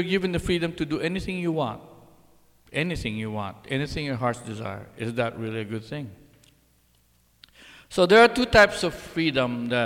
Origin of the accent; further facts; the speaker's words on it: Philippines; So back when I was younger, I was growing up in the Philippines.